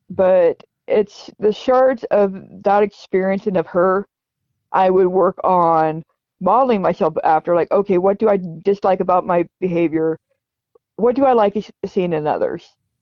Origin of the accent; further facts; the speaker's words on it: Albany, New York, United States; or I grew up in Albany, was like a giant mansion